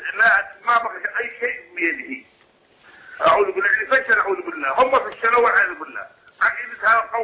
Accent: Iraq; ترجع قول كلمة الإمام عندنا في العراق

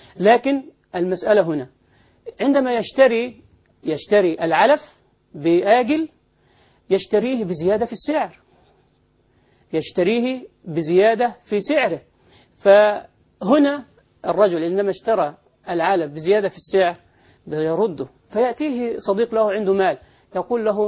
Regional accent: Egypt; في بلدنا مصر

